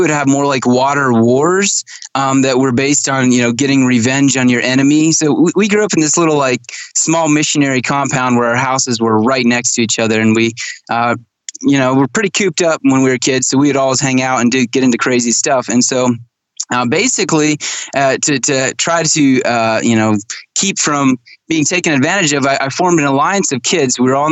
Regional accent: Kenya; my parents were missionaries in Kenya, Africa. So I grew up in Kenya, and they were Amish Mennonite missionaries

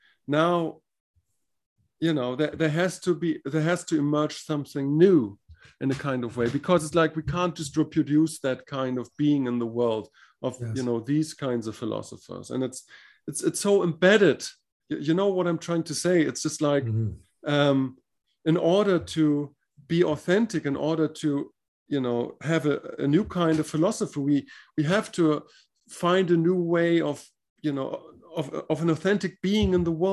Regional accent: Germany; now in Spain; I grew up in Germany. I live now in Spain for like 10, 12 years or whatever.

